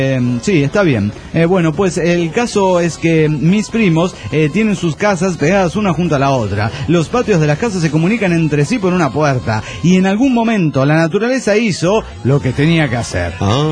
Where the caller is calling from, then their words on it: Chihuahua, Mexico; de Chihuahua, México.